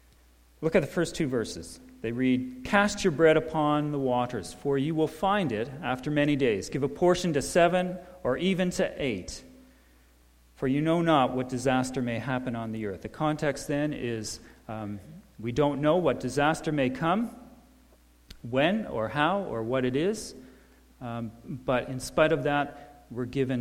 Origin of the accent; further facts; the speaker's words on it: Niagara-on-the-Lake, Ontario, Canada; In my hometown, I grew up near Niagara-on-the-Lake